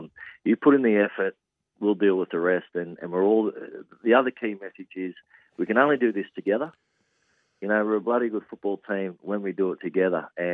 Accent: Casino, New South Wales, Australia; I'm from Casino originally up in northern New South Wales.

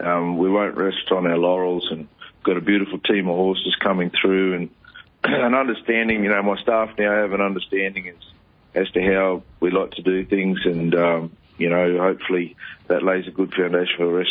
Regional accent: Queensland, Australia; I mean, I spend a fair bit of time indoctrinating my children into the benefits of being Queenslander.

